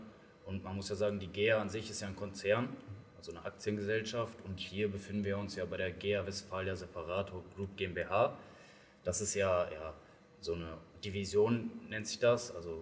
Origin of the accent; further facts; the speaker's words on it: Oelde, North Rhine-Westphalia, Germany; ich komme hier persönlich aus Oelde